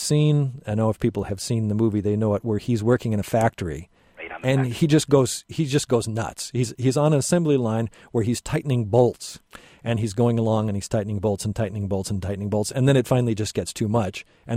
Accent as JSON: {"language": "English", "town": "Chicago", "region": "Illinois", "country": "United States", "tie": "born or raised there", "said": "I grew up in the Chicago area and watched"}